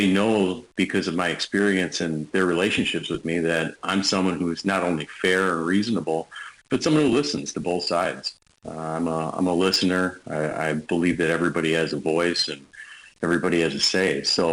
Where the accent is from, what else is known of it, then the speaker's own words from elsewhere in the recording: Brighton, Wisconsin, United States; I was born and raised here, and went to Brighton grade school out in Brighton Elementary out in Brighton, Wisconsin, here in Kenosha County